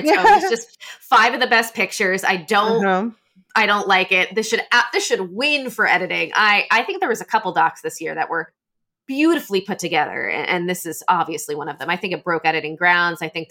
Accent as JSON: {"language": "English", "town": "New York City", "region": "New York", "country": "United States", "said": "So yeah, the New York aspects of it as a New Yorker, was pretty cool to see."}